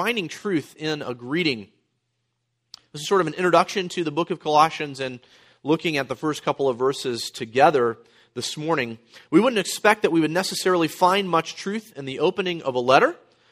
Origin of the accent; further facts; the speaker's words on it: the South, United States; In the South, it's just jeet. But have you eaten? Some of you are getting that now. I'm from the South, so I got it right away.